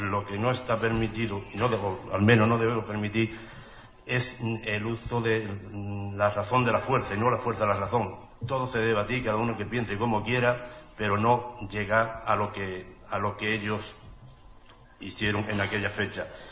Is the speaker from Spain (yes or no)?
yes; Valverde del Camino, Andalusia, Spain; yo soy de Valverde, y en Valverde desde siempre, desde que nací, he conocido esta historia.